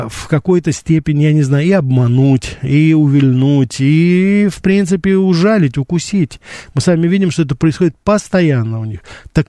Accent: Russia; он когда узнал, что вот я из России

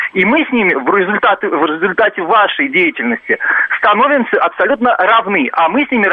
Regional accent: Moscow, Russia; я русский и москвич.

